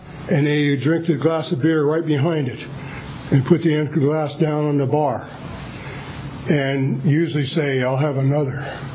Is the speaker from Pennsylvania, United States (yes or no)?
yes; Pennsylvania, United States; You know, I'm from Pennsylvania. Hard-drinking bunch of people, coal miners, steel workers.